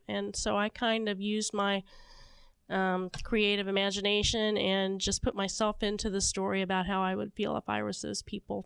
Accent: Dayton, Ohio, United States; I grew up in the Dayton area, and we used to drive to my grandma's house in Kentucky

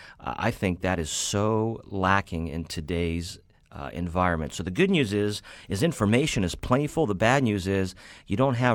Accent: Columbus, Ohio, United States; as a student enrolled at Ohio State growing up in Columbus, I grew up in a Democrat family, a conservative Democrat family.

